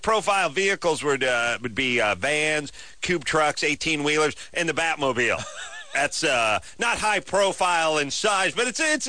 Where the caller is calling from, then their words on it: La Mirada, California, United States; Hi, I'm from La Mirada. Yeah, I'm outside. I'm looking at a thermometer.